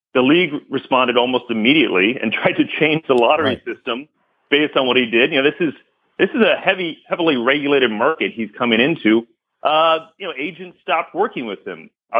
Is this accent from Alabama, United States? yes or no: no; California, United States; I grew up in the Bay Area as a Warriors fan.